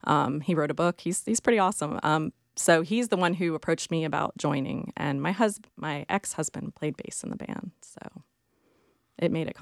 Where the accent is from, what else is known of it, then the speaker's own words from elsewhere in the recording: St. Petersburg, Florida, United States; now in Charlotte, United States; I'm from St. Petersburg, Florida, but have lived in Charlotte longer than I did in St. Pete, so I consider it hometown.